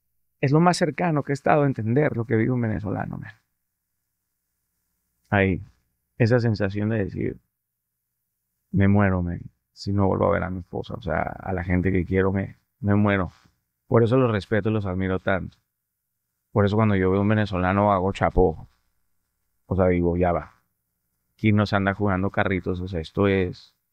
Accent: Mexico; born there; yo nací en México, el corazón me nació en México, pero un pedazo del alma me nació allá

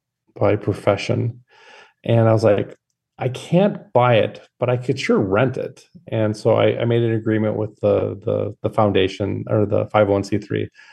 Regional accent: Midwest, United States; accent: Midwest; There's my Midwest accent coming through.

